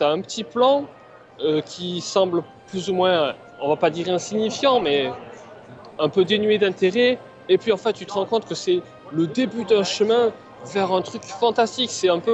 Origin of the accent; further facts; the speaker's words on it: France; moi je suis français, pas canadien, donc je suis moins à l'aise avec, avec l'anglais